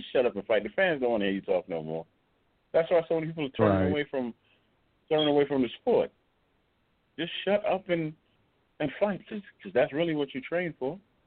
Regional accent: Baltimore, Maryland, United States; I'm from Baltimore, so that will sell out of Baltimore.

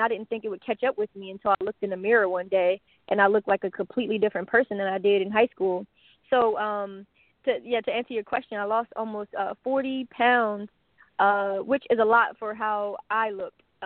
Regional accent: New Jersey, United States; I'm from New Jersey, and I just love yoga.

